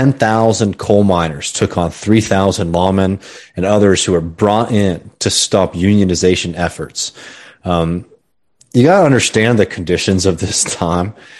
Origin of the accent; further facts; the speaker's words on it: Texas, United States; I have to say again, as a Texan, like this is not my history, but it's something I can draw a lot of inspiration from.